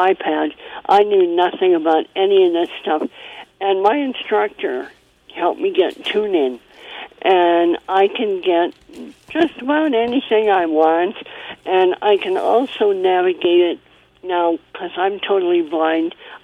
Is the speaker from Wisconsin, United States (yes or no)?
yes; Waukesha, Wisconsin, United States; I'm from Waukesha.